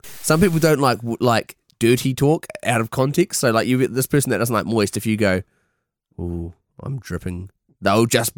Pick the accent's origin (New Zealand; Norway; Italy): New Zealand; like I'm from New Zealand, I'm like, yeah, that sounds awesome.